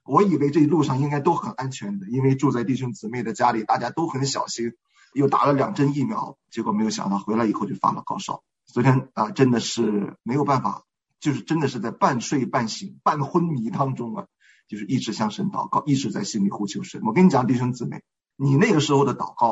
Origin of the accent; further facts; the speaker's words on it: China; 我们中国人说水火无情啊，水是很轻易的可以夺去人的生命的。